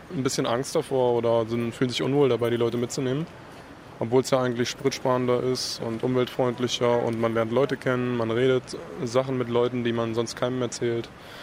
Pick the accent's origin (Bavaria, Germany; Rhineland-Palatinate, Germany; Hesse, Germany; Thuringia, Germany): Hesse, Germany; Kassel; Wir kommen aus Kassel und wollen jetzt nach Italien.